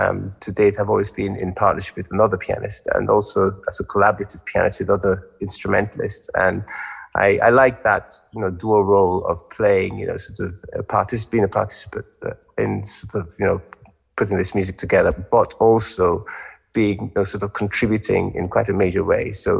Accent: Nigeria; growing up in Nigeria at the time

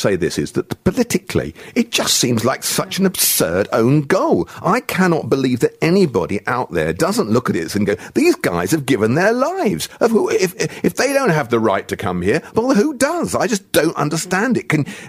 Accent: United Kingdom; I honestly find this, as a British citizen, if you like, completely humiliating.

